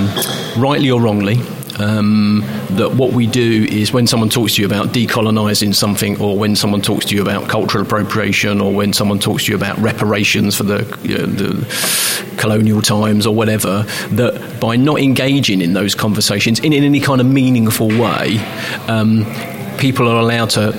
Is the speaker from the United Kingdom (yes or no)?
yes; London, United Kingdom; now in Leicester, United Kingdom; I'm from the East End of London, so I grew up with, you know, lots of people from different places. All, so living in Leicester for me is East London, but with less people.